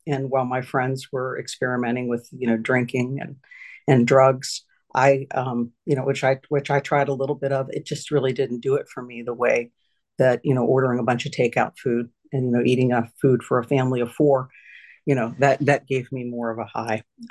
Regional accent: Cincinnati, Ohio, United States; I grew up in Cincinnati, Ohio. I had two younger brothers

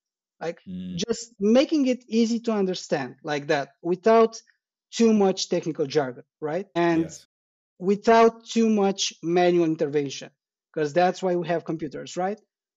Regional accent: Bucharest, Romania; I am from Bucharest, from Romania.

